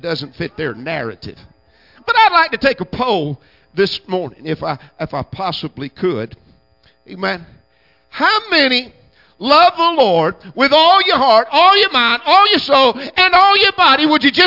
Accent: Cedartown, Georgia, United States; born there; Well, physically, I was born in Cedartown, but spiritually, I got born in Rockmart.

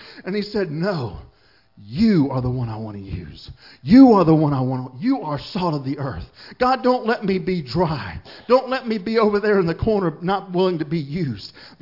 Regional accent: Florida, United States; I don't know if you could look at me and tell, but I grew up in Florida, and I love the water.

